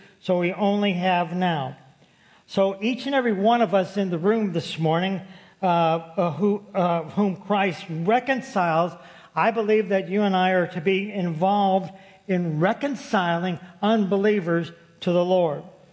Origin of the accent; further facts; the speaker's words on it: St. Louis, Missouri, United States; born there; My background is I was born in St. Louis, Missouri. I was raised as a Catholic all the way up through my high school years.